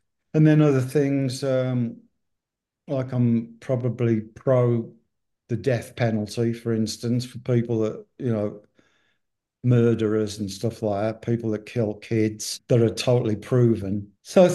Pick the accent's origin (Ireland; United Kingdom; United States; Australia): United Kingdom; England; especially growing up in England with national health